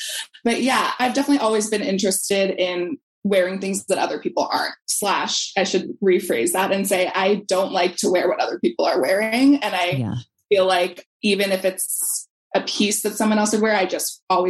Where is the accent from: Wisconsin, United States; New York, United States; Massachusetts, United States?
Massachusetts, United States; Brookline; Brookline was really diverse, but I definitely feel like it was really segregated.